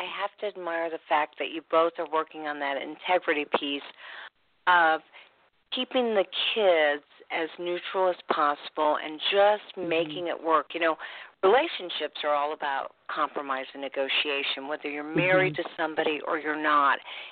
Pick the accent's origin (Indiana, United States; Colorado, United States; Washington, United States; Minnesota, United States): Indiana, United States; Indianapolis; I'm from Indianapolis, and it's Indy Kids